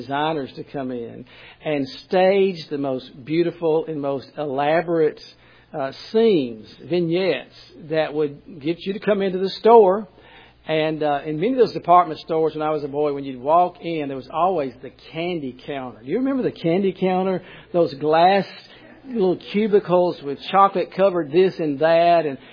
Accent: Tuscaloosa, Alabama, United States; Now, I'm from Tuscaloosa, and downtown, people would laugh about what we considered downtown was

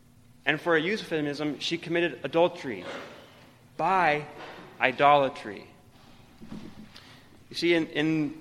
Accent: Guatemala; Growing up in Guatemala, we would oftentimes go hiking.

